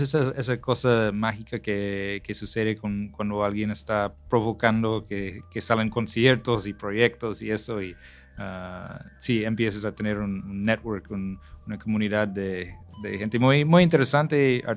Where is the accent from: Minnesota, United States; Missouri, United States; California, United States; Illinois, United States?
Minnesota, United States; Minneapolis; Spanish is a second language; con muchos invitados de Minneapolis, de donde soy, de New York.